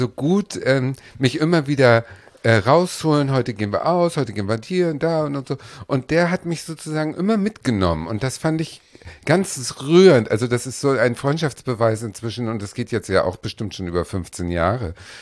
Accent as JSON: {"language": "German", "region": "Hamburg", "country": "Germany", "said": "ich bin Hamburgerin."}